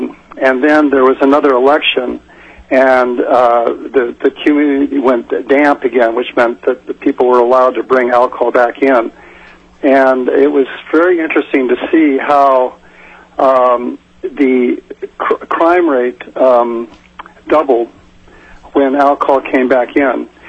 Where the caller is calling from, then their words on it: Utqiagvik, Alaska, United States; I'm calling from Barrow in the middle of a blizzard.